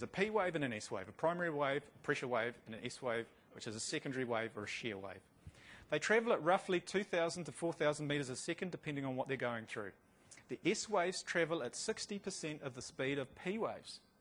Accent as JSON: {"language": "English", "town": "Christchurch", "region": "Canterbury", "country": "New Zealand", "said": "So, bringing it all together, I'm from Christchurch."}